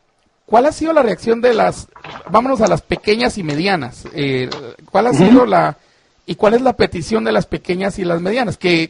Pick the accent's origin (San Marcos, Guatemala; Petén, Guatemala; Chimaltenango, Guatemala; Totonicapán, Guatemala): Chimaltenango, Guatemala; Y voy a ver el mercado de mi pueblo en Chimaltenango.